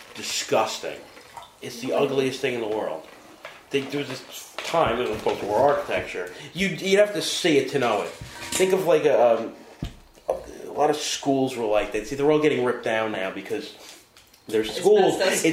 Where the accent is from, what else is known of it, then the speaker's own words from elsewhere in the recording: New York, United States; Growing up near New York, right after the 70s, so all you see on TV is the Bronx burning down and people dying.